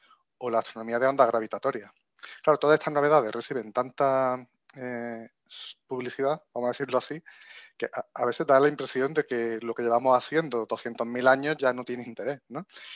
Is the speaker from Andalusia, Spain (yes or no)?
yes; Córdoba, Andalusia, Spain; now in Granada, Spain; yo soy de Córdoba, Córdoba, España, la mezquita y al Andalus, todo aquello, ¿no? Y vivo en Granada. Entonces, y además tengo ya pequeños ganas, tengo unos añillos.